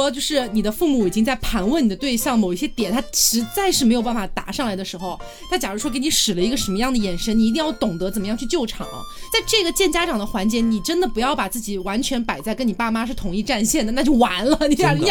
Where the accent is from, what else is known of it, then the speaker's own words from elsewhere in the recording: Chongqing, China; 然后呢他妈妈知道我是重庆人